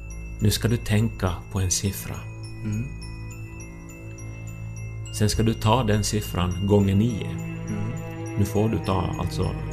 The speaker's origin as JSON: {"language": "Swedish", "town": "Pedersöre", "region": "Ostrobothnia", "country": "Finland", "said": "Och vi är också från Pedersöre."}